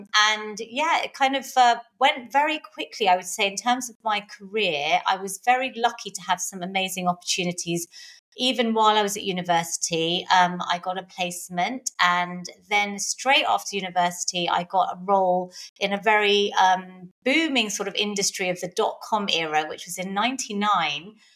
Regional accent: London, United Kingdom; born there; I was born in London. My parents had come over in the 1960s from Kenya, and they're both Indian.

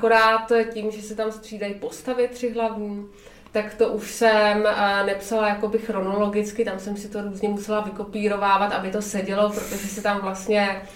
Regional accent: Prague, Czechia; ono se to odehrává v Praze, já jsem z Prahy

